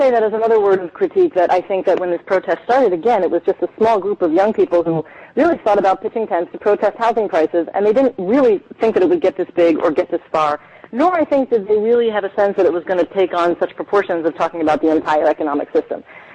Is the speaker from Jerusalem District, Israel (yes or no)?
no; Tel Aviv, Tel Aviv District, Israel; I live with them. I'm from Tel Aviv.